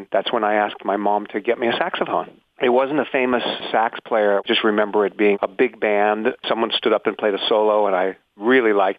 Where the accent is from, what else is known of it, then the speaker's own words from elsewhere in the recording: Seattle, Washington, United States; You know, I'm from Seattle, so I would make that trip quite often.